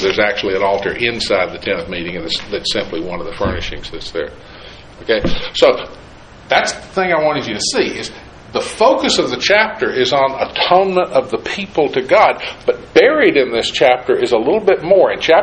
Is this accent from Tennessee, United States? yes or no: yes; Tennessee, United States; I grew up in East Tennessee. The word critters would translate fine over there.